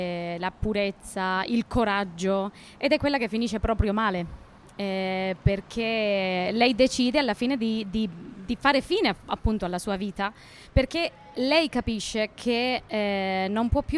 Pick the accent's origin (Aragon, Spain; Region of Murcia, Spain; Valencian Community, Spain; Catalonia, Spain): Aragon, Spain; Zaragoza; Italian is a second language; Io sono della Spagna.